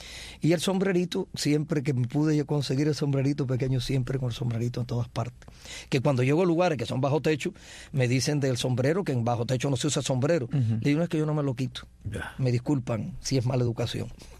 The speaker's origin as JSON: {"language": "Spanish", "country": "Cuba", "said": "Todos los que son cubanos somos cubanos, y cubanos donde quiera que estemos, no importa en el lugar que estemos, somos cubanos."}